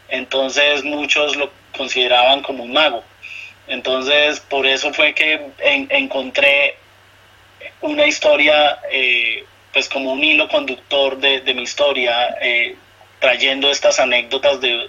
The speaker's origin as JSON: {"language": "Spanish", "country": "Colombia", "said": "yo soy colombiano, estudié publicidad y pues bueno, ejerzo mi carrera desde hace más de 25 años."}